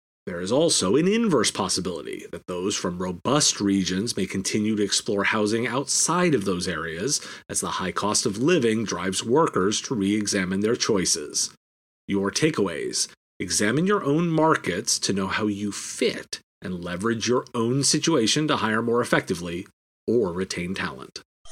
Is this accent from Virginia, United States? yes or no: yes; Virginia, United States; My home state of Virginia is eighth.